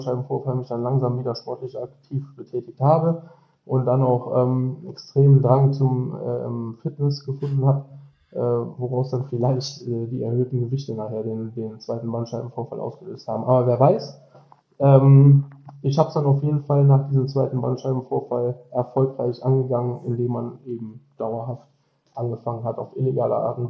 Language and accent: German; Dormagen, North Rhine-Westphalia, Germany; ich bin 37 Jahre alt. Ich komme aus Dormagen, was in der Nähe von Düsseldorf ist.